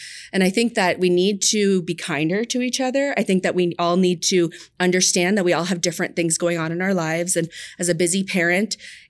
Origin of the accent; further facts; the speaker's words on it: Toronto, Ontario, Canada; now in Buffalo, United States; So I'm originally from Toronto, and we decided to move.